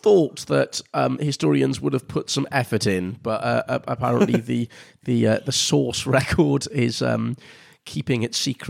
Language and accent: English; United Kingdom; But because we're British, it's still sort of gently tutting behind a copy of The Guardian time